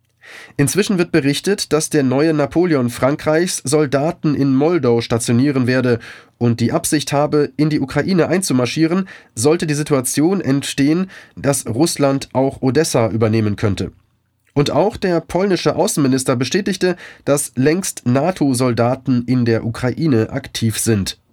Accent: Germany; moved away as an adult; now in Africa; Ich lebe inzwischen in Afrika. Eigentlich könnte ich mir das in Ruhe anschauen, aber Deutschland ist meine Heimat.

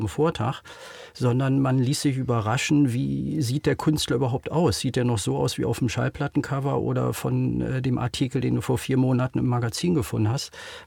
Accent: Berlin, Germany; also ich bin 67 geboren, seit 68 in Berlin, darf mich also schon als Berliner fühlen und auch so sprechen. Bin hier sozialisiert

